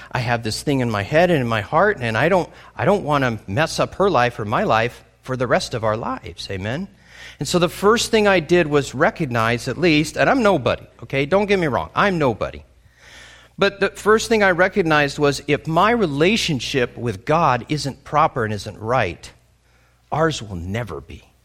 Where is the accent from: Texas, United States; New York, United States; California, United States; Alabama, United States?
California, United States; San Diego; moved away as an adult; also born or lived in Orlando, Florida; I had moved from San Diego, which is my hometown. I had joined the Navy. I moved to Orlando, Florida to go to school for 6 months.